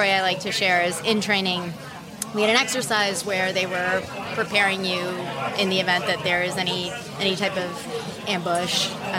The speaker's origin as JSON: {"language": "English", "town": "Miami", "region": "Florida", "country": "United States", "tie": "born or raised there", "said": "He said, \"Where did you grow up?\" I said, \"I grew up in Miami.\""}